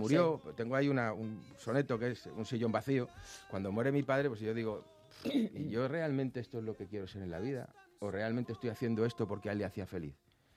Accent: Andalusia, Spain; also born or lived in Madrid; Yo soy madrileño de nacimiento y andaluz de crecimiento.

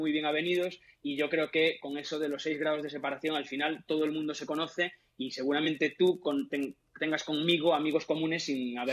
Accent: A Coruña, Galicia, Spain; also born or lived in Ferrol; yo soy coruñés de Ferrol, porque nací en Ferrol, que está a 50 kilómetros de Coruña, pero con muy pocos años me fui a Coruña, así que me considero coruñés, sí

